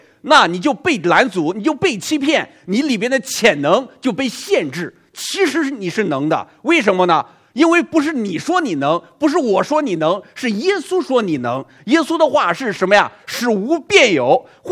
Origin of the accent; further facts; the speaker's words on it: Henan, China; 河南人不喊伯伯，我们河南人喊比爸爸更大年龄更大的长辈，叫大爷